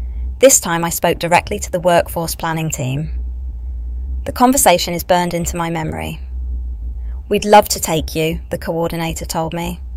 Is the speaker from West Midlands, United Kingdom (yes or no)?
yes; Bedworth, West Midlands, United Kingdom; I grew up in Bedworth, watching my mum come home exhausted from her shifts as a care assistant at the residential home on Bulkington Road.